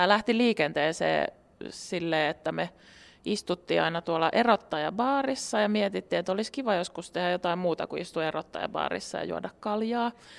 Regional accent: Lahti, Päijät-Häme, Finland; now in Helsinki, Finland; me ollaan Lahdesta suurin osa porukkasta kotoisin ja sitten tipotellen tultu Helsinkiin

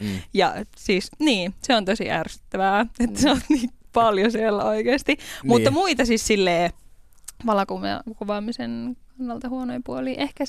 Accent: Raahe, North Ostrobothnia, Finland; Mä oon siis Raahesta kotoisin.

